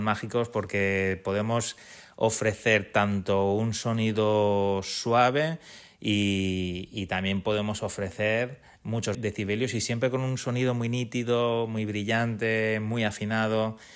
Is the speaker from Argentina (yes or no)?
no; Valencian Community, Spain; creo que es muy común en las bandas de música de Valencia, donde yo empecé a estudiar, en la banda de mi pueblo.